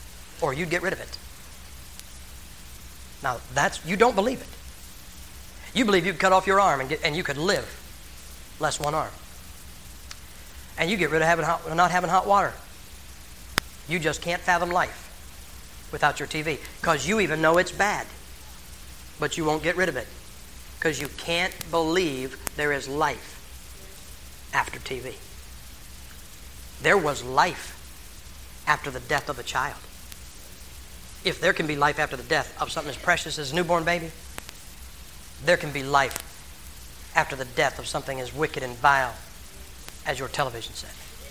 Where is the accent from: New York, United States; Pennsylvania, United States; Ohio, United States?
Ohio, United States; Massillon; Listen, man, I'm from Massillon, Ohio. Our high school football stadium seats 26,000 people. We like football.